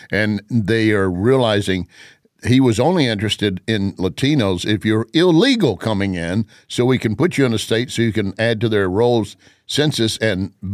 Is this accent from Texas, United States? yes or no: yes; Texas, United States; Well, as a fellow native Texan, I agree with you.